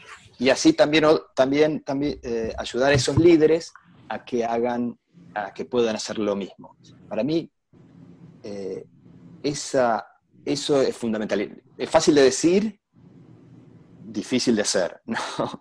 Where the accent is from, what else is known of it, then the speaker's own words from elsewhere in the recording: Argentina; cuando era pequeño en Argentina me gustaba jugar al rugby